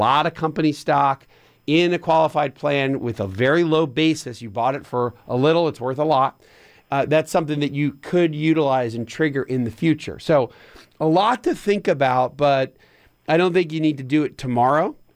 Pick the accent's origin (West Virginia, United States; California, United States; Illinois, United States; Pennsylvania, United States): Pennsylvania, United States; now in Atlanta, United States; or my home state of Pennsylvania or my alma mater state of North Carolina